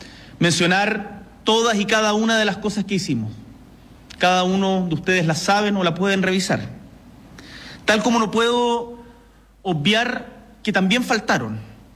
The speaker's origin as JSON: {"language": "Spanish", "country": "Chile", "said": "nos unió como chilenos"}